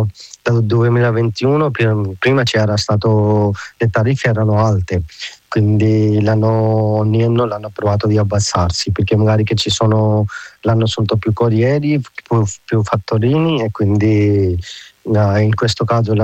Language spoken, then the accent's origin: Italian; Pakistan; Italian is a second language; now in Italy; ho 34 anni, vengo dal Pakistan